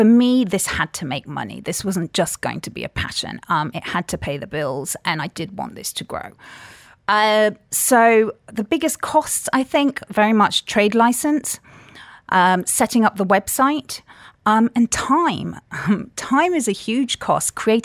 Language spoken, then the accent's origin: English; Cyprus; also born or lived in London; I'm half Greek Cypriot, half British, and grew up in Cyprus to parents that were hoteliers.